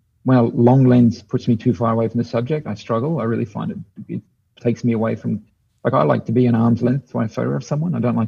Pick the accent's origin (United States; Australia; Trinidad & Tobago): Australia; I'm like, oh, no, sorry. I'm a kid from Australia.